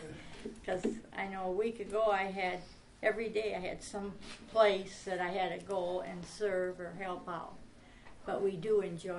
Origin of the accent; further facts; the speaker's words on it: Lancaster, United States; from the Lancaster area. I taught in the Lancaster schools.